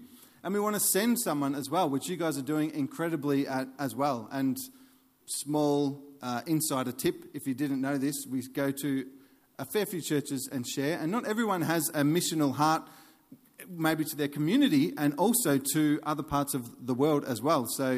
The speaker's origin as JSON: {"language": "English", "town": "Buninyong", "region": "Victoria", "country": "Australia", "said": "like in my town, I'm from Buninyong, Victoria, about 3,000 people, and there's literally four or five churches in the town."}